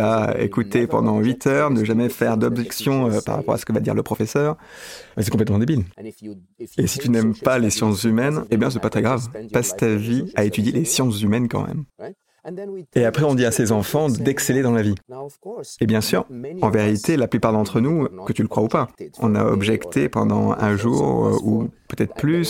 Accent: Egypt; j'écrivais qu'en grandissant en Égypte, même si on n'avait pas la sécurité sociale, les assurances de santé

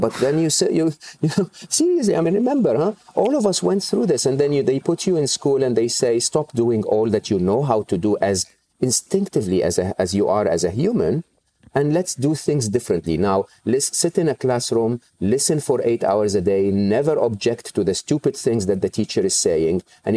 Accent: Egypt; growing up in Egypt, even though we didn't have social security, we didn't have health insurance

